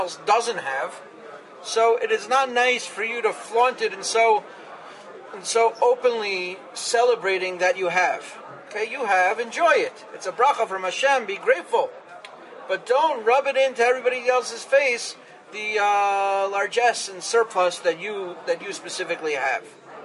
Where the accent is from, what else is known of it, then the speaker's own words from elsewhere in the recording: Manhattan, New York, United States; I remember, I grew up in Manhattan.